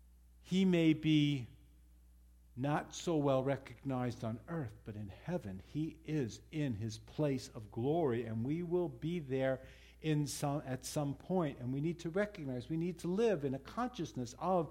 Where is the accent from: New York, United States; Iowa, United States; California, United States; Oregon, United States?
New York, United States; New York City; That's my hometown. That's Times Square, 42nd Street, where 7th Avenue and Broadway and 42nd Street come together.